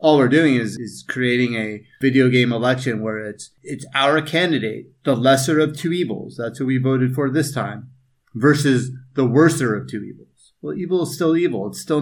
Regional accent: Turkey; I'm the Hippie from Turkey.

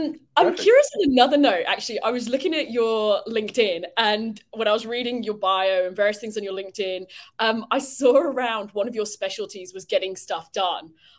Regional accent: United Kingdom; I'm a Brit, so clearly, you know, all of us Brits move here for the beaches.

